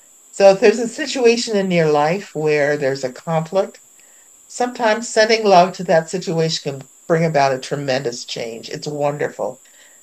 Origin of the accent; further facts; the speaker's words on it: New England, United States; I'm from New England, and I come from a very a family that didn't talk much about our feelings